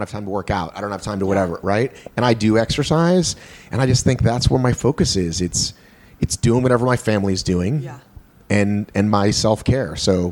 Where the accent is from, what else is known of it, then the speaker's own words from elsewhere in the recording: United States; I'm an American, ma'am.